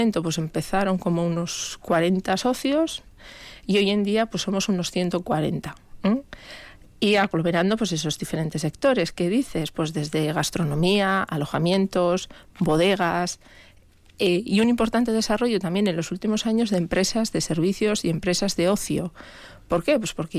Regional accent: Basque Country, Spain; yo creo que como buenos vascos nos hemos dedicado a producir bien buenos vinos

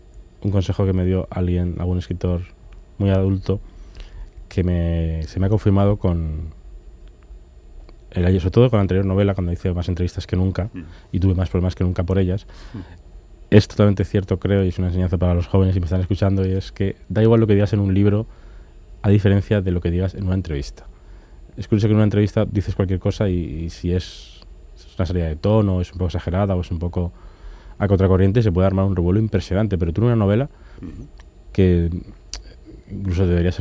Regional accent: Spain; trato como escritor español de ser español en lo bueno y no serlo en lo malo

